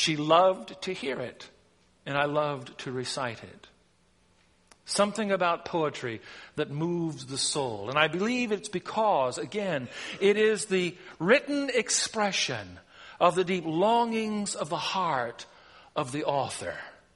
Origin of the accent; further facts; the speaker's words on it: United States; I cannot be saved because I'm a male, because I'm white, because I'm American, because I speak English